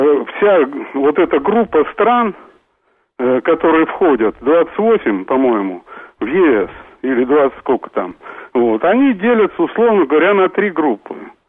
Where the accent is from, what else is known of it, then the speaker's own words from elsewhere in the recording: Moscow, Russia; из Москвы.